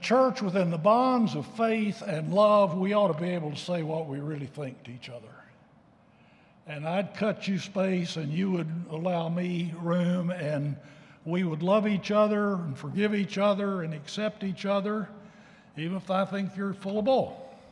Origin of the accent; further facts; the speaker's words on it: Texas, United States; Growing up in Texas, man, they were clear about a word from the Lord about your personal salvation.